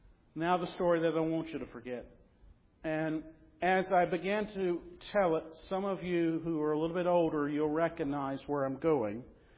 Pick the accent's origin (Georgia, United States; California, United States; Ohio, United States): Georgia, United States; Newnan; I grew up in Newnan, Georgia.